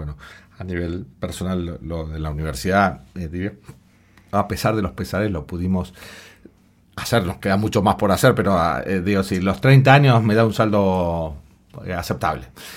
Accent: Argentina; Tenía enorme frustración como argentino.

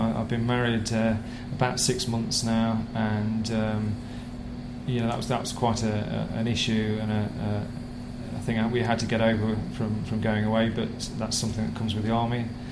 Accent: Derby, East Midlands, United Kingdom; I'm aged 40 and I'm from Derby.

